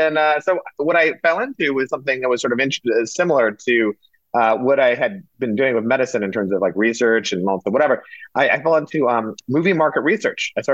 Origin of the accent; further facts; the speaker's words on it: India; I'm Indian. You know, my father was a doctor. You know, Indian people want you to be a doctor, lawyer, engineer kind of thing.